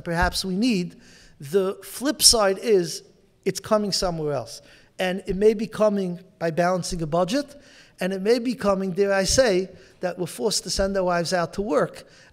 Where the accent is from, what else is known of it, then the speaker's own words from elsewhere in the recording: Brooklyn, New York, United States; Where I grew up in Flatbush and Borough Park, there were many, what they call two-family homes.